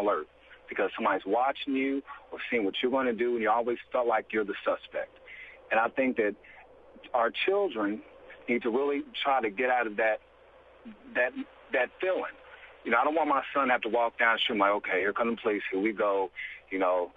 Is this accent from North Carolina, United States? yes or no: no; Indianapolis, Indiana, United States; me as a black man, I'm 28 from Indianapolis